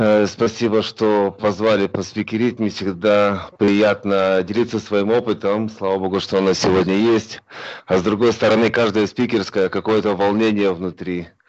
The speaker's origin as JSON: {"language": "Russian", "country": "Ukraine", "tie": "born there", "said": "мне на сегодняшний день почти 45 лет. Родился я на Украине, родился еще тогда в Советском Союзе."}